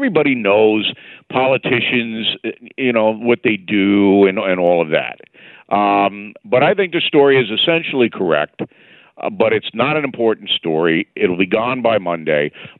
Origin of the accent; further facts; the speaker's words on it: United States; As an American, I want to know if the Russians did anything.